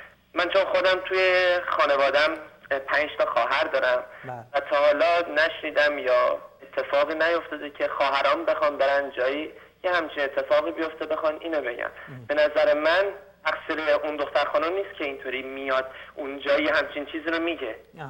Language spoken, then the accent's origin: Persian; Iran; چون خودم ایرانی هستم